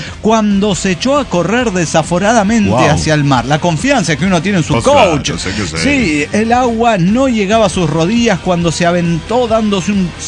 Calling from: Querétaro, Mexico; Desde Querétaro, México, llega

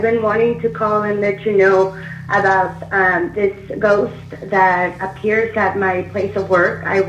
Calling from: California, United States; I'm calling from the San Francisco Bay Area.

